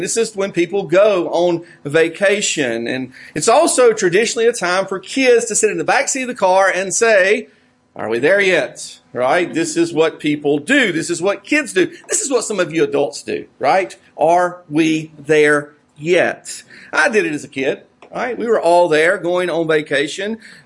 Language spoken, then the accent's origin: English; Whitmire, South Carolina, United States; We came from Whitmire. It was about 3 hours, 3.5 hours, and we would drive to Myrtle Beach